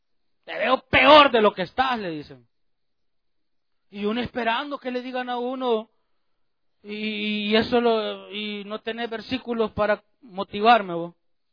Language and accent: Spanish; El Salvador; no había pues la tecnología que hay ahora en mi país, en El Salvador.